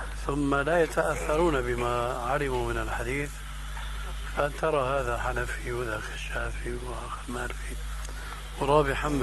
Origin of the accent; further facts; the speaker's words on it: Syria; هذا قديم وظاهر كما يقولون عندنا في الشام